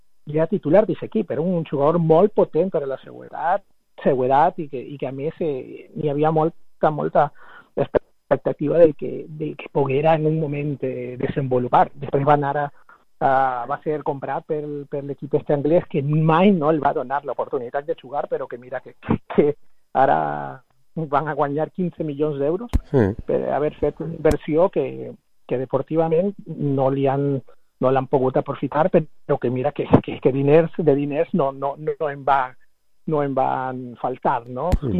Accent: Ecuador; Catalan is a second language; Jo, la veritat, com a equatorià, què te podria dir?

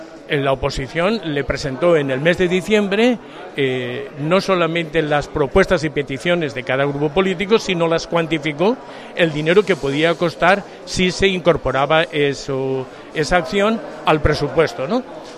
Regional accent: Burriana, Valencian Community, Spain; also born or lived in Castellón; now in Benicàssim, Spain; Yo resido hace 27 años en Benicàssim. Es decir, yo nací en Burriana, me fui a estudiar a València, después residí una temporada en Castellón y llevo ya 26 años residiendo en Benicàssim.

